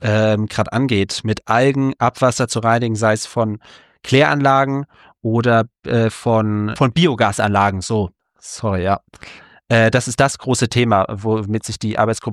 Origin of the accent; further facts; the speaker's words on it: Darmstadt, Hesse, Germany; now in Kiel, Germany; Ich komme ursprünglich aus Darmstadt, bin dann zum Studieren nach Kiel gezogen.